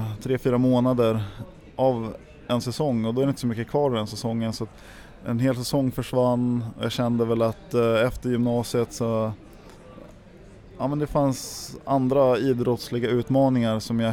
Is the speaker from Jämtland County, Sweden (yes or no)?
yes; Järpen, Jämtland County, Sweden; Jag cyklade mycket med en av mina kompisar uppe i Järpen där jag växte upp.